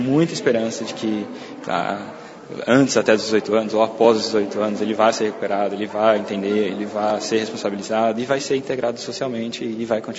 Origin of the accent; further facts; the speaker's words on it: São Paulo, Brazil; O meu parâmetro é o da minha cidade, né? Que eu sou de São Paulo, capital.